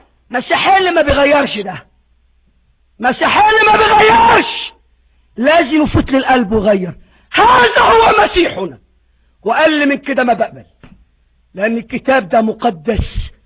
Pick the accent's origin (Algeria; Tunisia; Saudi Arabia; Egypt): Egypt; يا احنا عندنا في مصر بنسميه امير الوعاظ